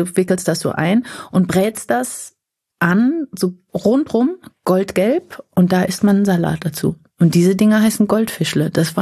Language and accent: German; Mannheim, Baden-Württemberg, Germany; Aus Mannheim.